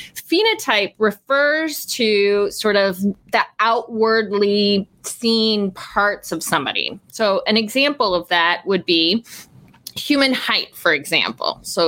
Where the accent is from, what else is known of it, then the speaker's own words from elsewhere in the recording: Eastern Canada, Canada; I grew up in a small city in Eastern Canada.